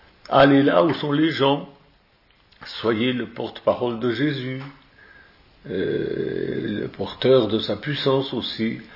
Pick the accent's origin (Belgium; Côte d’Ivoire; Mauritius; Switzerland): Switzerland; moved away as an adult; now in France; Une fois j'ai eu l'idée de venir en France, parce que comme vous le savez, je suis suisse, et puis j'ai eu l'idée de venir en France, puis j'ai rencontré Michou, puis je suis plus reparti.